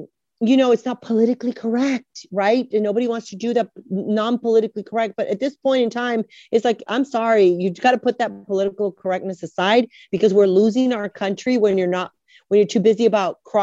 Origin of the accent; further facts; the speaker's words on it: United States; I'm an American first before I'm Hispanic or Latino or whatever you want to call me, you know, I am American first.